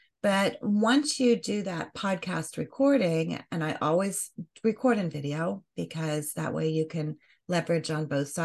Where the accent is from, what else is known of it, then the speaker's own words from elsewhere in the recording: Colorado, United States; I'm a Broncos fan. I grew up in Colorado.